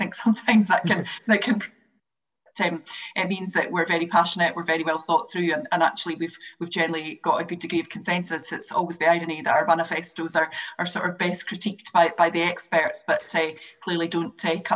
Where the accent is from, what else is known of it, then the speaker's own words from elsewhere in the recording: Scotland, United Kingdom; It's wider than that, and obviously as a Scot I recognise that too.